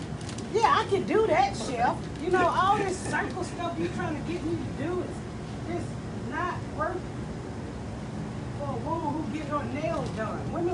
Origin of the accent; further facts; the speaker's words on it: United States; You gotta remember, I'm black and I'm American, but we don't eat we don't make churros.